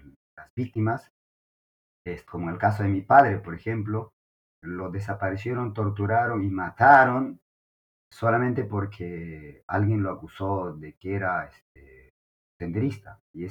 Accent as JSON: {"language": "Spanish", "country": "Peru", "said": "la responsabilidad de lo que ha pasado somos todos los peruanos."}